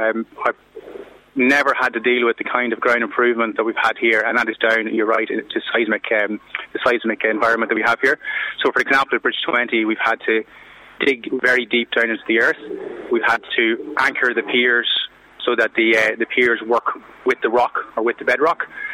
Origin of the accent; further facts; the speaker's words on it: Ulster, Ireland; I'm from County Monaghan in the Republic of Ireland.